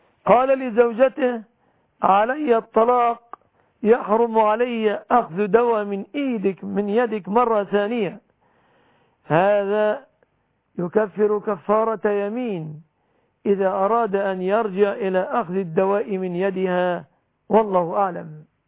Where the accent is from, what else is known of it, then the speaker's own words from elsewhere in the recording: Egypt; بلادنا مصر